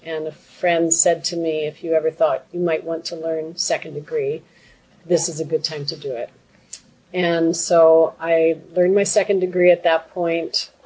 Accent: United States; now in Canada; Well, I started living in Canada in the 1970s after growing up in the States.

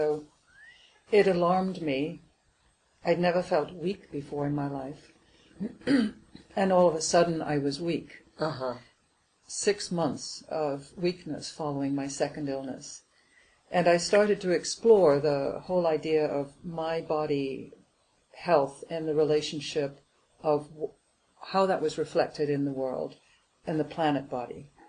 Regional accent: Wales, United Kingdom; I grew up in Wales, and I was a country girl with this wonderful life with four sisters

